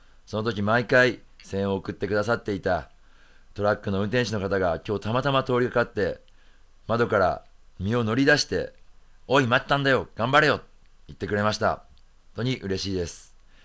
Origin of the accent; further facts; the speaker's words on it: Uonuma, Niigata, Japan; 魚沼、私の出身地です。